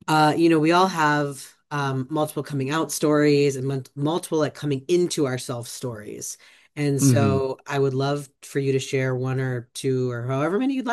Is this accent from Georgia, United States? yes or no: no; Columbus, Ohio, United States; I am from Columbus